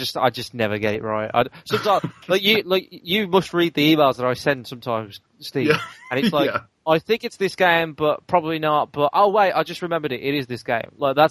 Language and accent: English; United Kingdom; I'm only Brit on the show this week.